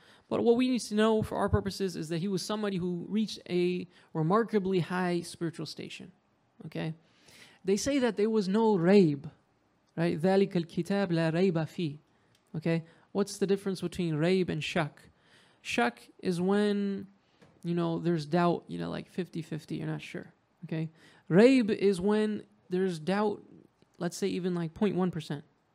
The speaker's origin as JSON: {"language": "English", "country": "United States", "said": "I'm from America."}